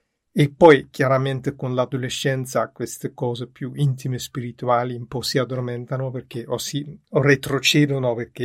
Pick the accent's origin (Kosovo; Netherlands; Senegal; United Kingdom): Netherlands; Amsterdam, North Holland; io sono olandese, sono nato ad Amsterdam in una famiglia non religiosa